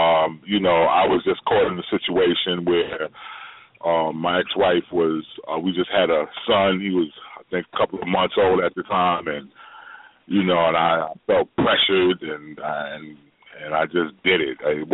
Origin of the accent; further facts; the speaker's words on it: Seattle, Washington, United States; I'm from Seattle, Washington.